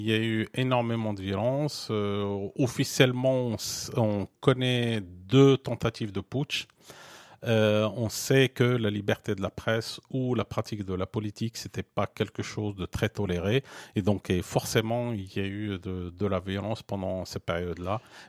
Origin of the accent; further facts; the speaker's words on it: Morocco; moved away as an adult; J'ai quitté le Maroc dans les années 80. J'avais 20 ans. J'avais envie de découvrir le monde.